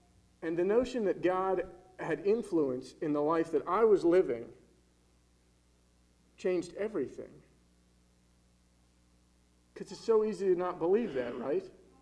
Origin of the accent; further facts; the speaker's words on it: Florida, United States; also born or lived in Kentucky / North Carolina; I'm born and raised in Florida. I spent 3.5 years here in Kentucky going to school, and almost 2 years in North Carolina.